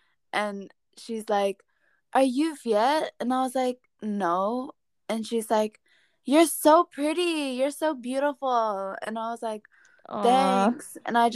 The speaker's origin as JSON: {"language": "English", "country": "Malaysia", "said": "Like I've never gotten anyone before guessing that I'm Malaysian, and it's like kind of fucking offensive."}